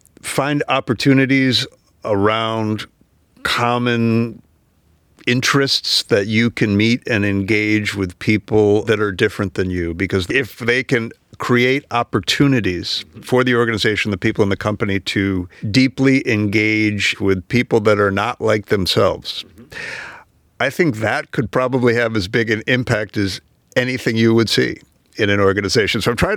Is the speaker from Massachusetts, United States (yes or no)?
yes; Massachusetts, United States; So I was raised just outside of Boston. So we think in terms of sports.